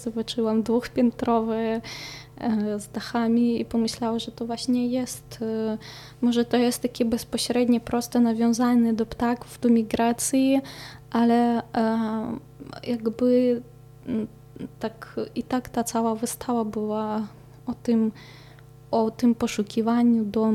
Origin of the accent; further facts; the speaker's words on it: Belarus; że jestem Białorusinką i mi trzeba pomóc